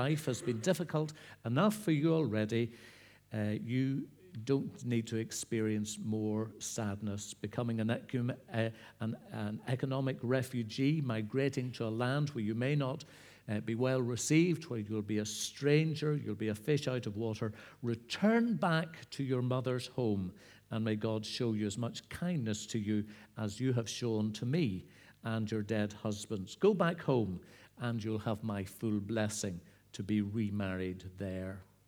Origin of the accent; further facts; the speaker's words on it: Coleraine, Northern Ireland, United Kingdom; And how wonderful to be back home, because I was brought up in Coleraine